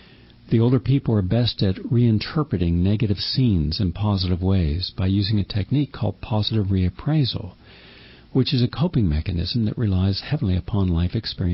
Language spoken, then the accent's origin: English; West Virginia, United States; Because I had seen that growing up in West Virginia